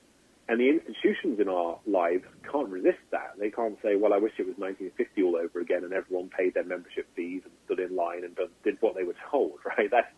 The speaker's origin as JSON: {"language": "English", "region": "England", "country": "United Kingdom", "tie": "born or raised there", "said": "when I grew up in England"}